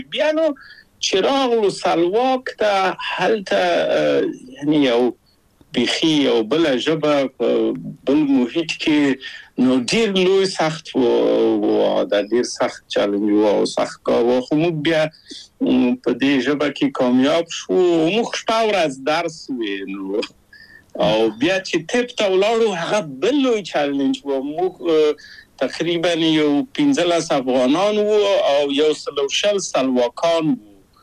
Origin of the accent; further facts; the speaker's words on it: Kabul, Afghanistan; moved away as an adult; now in Czechoslovakia; او زه له کابل په یو دولتي بورس چکسلواکیا ته راغلم